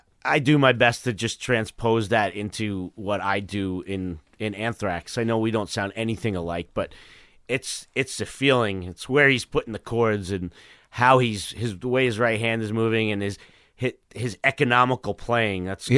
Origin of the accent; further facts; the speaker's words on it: Bayside, Queens, New York, United States; Bayside, Queens.